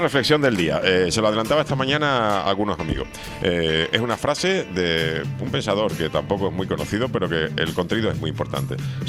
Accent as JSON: {"language": "Spanish", "town": "Seville", "region": "Andalusia", "country": "Spain", "tie": "born there", "lives_now": "Tenerife, Spain", "said": "yo nací en Sevilla, un pueblo maravilloso"}